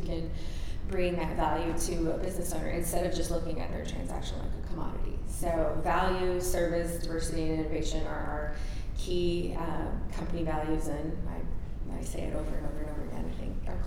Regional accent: Chicago, Illinois, United States; I'm originally from Chicago and started my career at Arthur Andersen doing consulting and audit and advisory work.

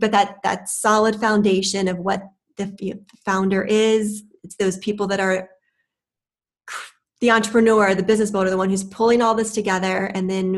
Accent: Orlando, Florida, United States; I'm a native. I'm from the Space Coast. I'm a graduate of UCF.

